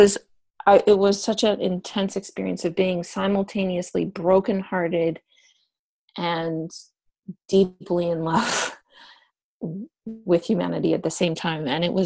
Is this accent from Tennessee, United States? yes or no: no; Hawaii, United States; Like, my mom's a hippie. I grew up in Hawaii. So that's just a place that's different from the rest of the world.